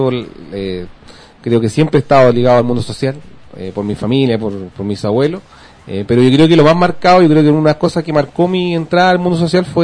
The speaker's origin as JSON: {"language": "Spanish", "town": "San Miguel", "region": "Santiago Metropolitan Region", "country": "Chile", "tie": "born or raised there", "said": "soy de San Miguel, tengo mi familia siempre ha sido de San Miguel. Mi abuelo llegaron en el año 61, llegaron a vivir a la población San Miguel."}